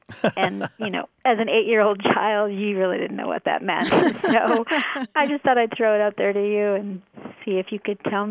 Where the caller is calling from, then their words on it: Iowa, United States; I'm calling from Iowa.